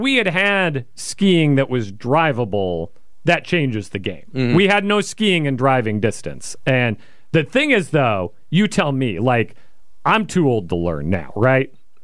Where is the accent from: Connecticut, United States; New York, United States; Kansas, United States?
Kansas, United States; Wichita; Now, factor number one, I grew up in Wichita, Kansas.